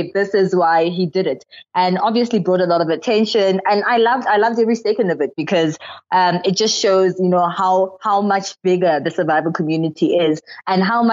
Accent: South Africa; as a South African myself

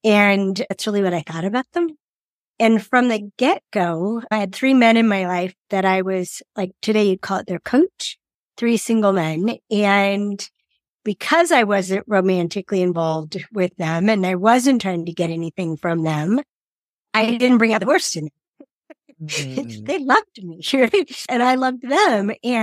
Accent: California, United States; moved away as an adult; now in Steamboat Springs, United States; So I'm from California, fifth generation native Californian. Grew up mostly in Southern California. And I moved to Colorado in 2013. And I live in Steamboat Springs, Colorado, which is northwestern Colorado.

